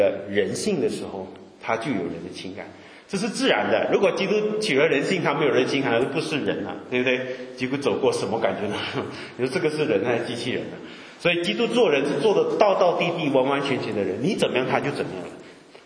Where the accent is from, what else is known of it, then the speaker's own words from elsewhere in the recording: Malaysia; 我不知道我们马来西亚人为什么老跑到外国出来啊